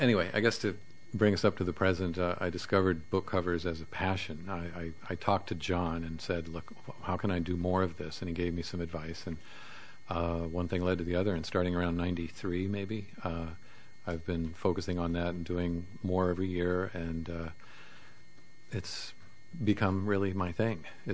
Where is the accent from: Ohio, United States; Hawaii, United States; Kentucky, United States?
Ohio, United States; born there; I was born in Ohio.